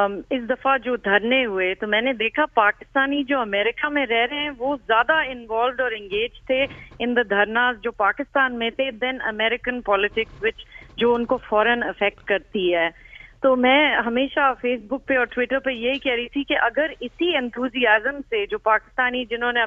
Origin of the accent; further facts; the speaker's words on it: Pakistan; born there; ہم پاکستان میں پیدا ہوئے ہیں